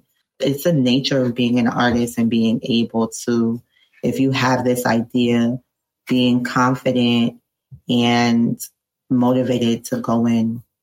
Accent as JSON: {"language": "English", "region": "Florida", "country": "United States", "said": "I'm from South Florida"}